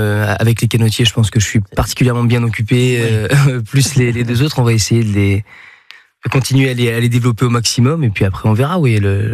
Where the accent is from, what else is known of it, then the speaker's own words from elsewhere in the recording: Bordeaux, Nouvelle-Aquitaine, France; born there; je suis né à Bordeaux.